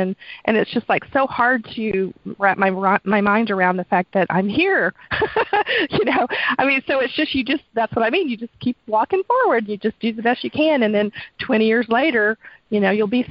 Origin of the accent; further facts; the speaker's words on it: Texas, United States; now in Oregon, United States; I am a seventh-generation Texan and on both sides of my family. So I'm very Texan, but in 2010 we moved to Oregon.